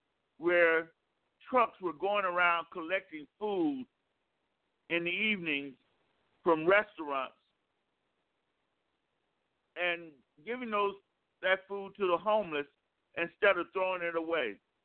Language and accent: English; United States; I am an American, first and foremost. I'm an African-American, a proud African-American, but I am American first and foremost.